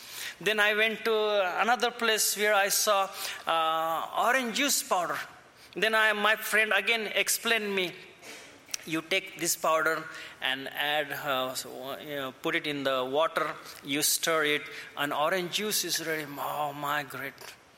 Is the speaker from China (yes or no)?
no; India; accent: Indian; English is a second language; I have Indian accent because I'm from India